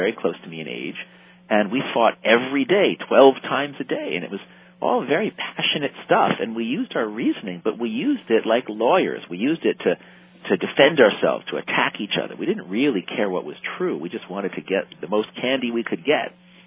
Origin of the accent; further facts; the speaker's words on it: Scarsdale, New York, United States; I grew up in Scarsdale, New York, a suburb of New York City. I'm Jewish. I went to an Ivy League school.